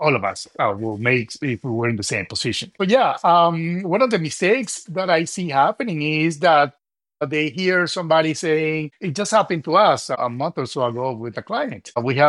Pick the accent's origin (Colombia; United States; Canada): Colombia; English is a second language; in my home country, in Colombia